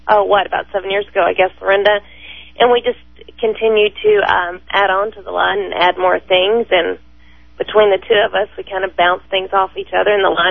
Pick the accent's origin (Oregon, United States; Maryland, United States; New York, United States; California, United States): California, United States; I'm from California, she's from Texas, and we both kind of were always going in the same direction.